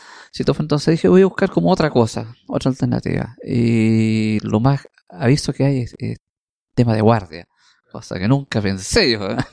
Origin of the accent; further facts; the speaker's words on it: San Bernardo, Santiago Metropolitan, Chile; born there; Bueno, nacido en San Bernardo.